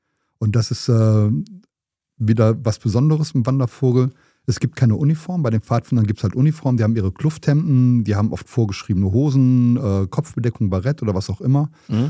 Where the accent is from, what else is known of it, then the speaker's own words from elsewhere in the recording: Düren, North Rhine-Westphalia, Germany; ich komme ja aus Düren, das liegt zwischen Köln und Aachen.